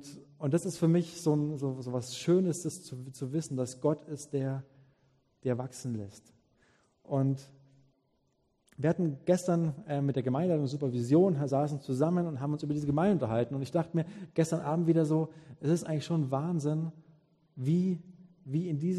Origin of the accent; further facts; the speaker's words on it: Bavaria, Germany; Ich komme ja aus dem Allgäu.